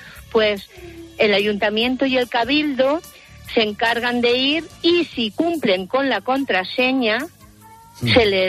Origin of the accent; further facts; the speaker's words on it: Santa Pola, Valencian Community, Spain; Mi pueblo es Santa Pola, Alicante, Santa Pola, un pueblecito marinero.